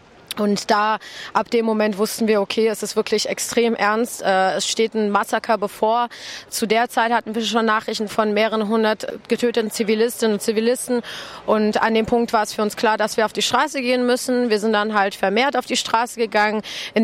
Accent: Iraq; ich bin selber Kurdin aus dem Irak.

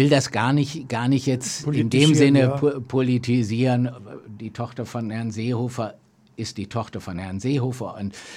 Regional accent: North Rhine-Westphalia, Germany; Ich komme ja ursprünglich aus dem Ruhrgebiet

